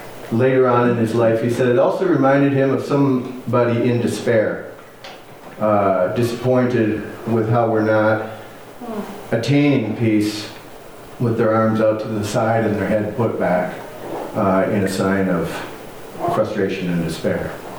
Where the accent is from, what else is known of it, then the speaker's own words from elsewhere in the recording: Minnesota, United States; I'm from Minnesota.